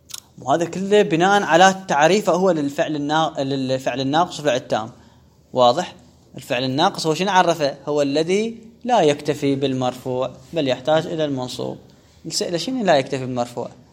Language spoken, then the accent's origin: Arabic; Basra, Basra Governorate, Iraq; مو لي أنا من البصرة، لا لا بس هو واقعا هو الصحيح